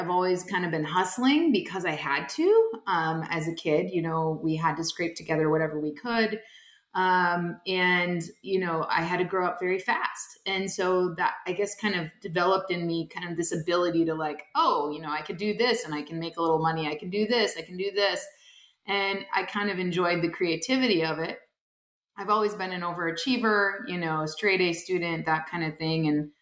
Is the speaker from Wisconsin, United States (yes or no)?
yes; Wisconsin, United States; Well, I grew up in Wisconsin. I was raised by a single mom